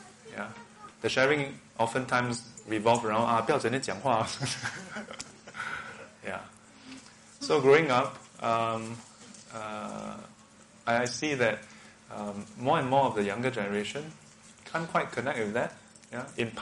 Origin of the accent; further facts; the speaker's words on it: Singapore; being born and bred in Singapore, I went through a lot of the traditional Chinese group cultivation